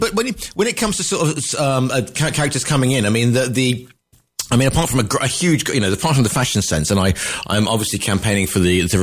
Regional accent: West Midlands, United Kingdom; I grew up in the Midlands area, so you know, and would go to sort of, I'm from Staffordshire

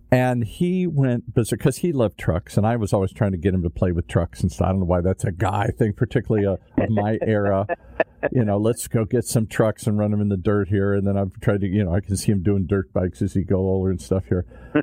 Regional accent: Detroit, Michigan, United States; I grew up in that era. I grew up in Detroit and Motown and stuff. Everybody's dad worked in a factory or for the company or something here.

